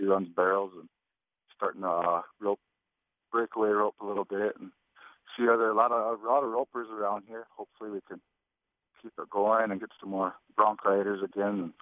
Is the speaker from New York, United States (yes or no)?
no; Mandaree, North Dakota, United States; I grew up in Mandaree, North Dakota, in the Badlands there.